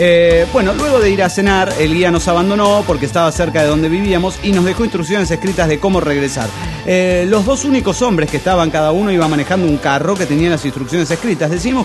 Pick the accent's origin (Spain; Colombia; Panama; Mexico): Panama; de Panamá.